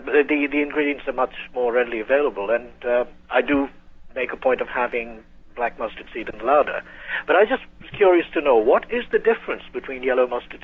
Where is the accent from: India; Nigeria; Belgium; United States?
India; moved away; Well, I do a lot of Indian cooking because I'm an Indian.